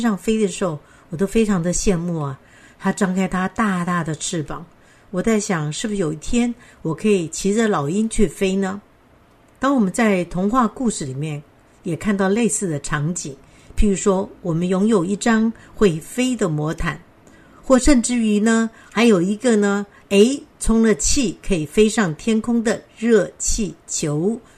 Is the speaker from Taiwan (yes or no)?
yes; Keelung, Taiwan; 我记得我小时候住在基隆，常常会跑去基隆的港口